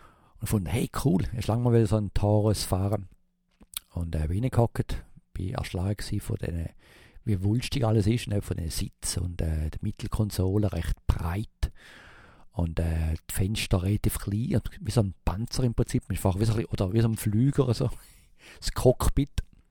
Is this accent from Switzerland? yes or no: yes; Switzerland; accent: Swiss; ich kann mir vorstellen, dass ich mit meinem Schweizer Akzent ein bisschen Mühe habe